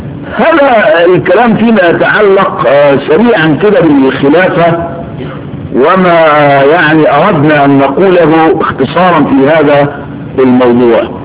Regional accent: Egypt; ويسرقوا العربيات ويسرقوا الانبر يأذنين كمان عندنا في مصر

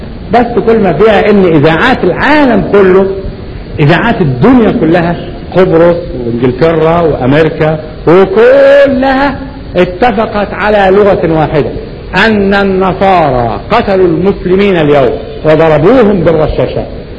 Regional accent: Upper Egypt, Egypt; انا اعرف ان احنا عندنا في الصعيد

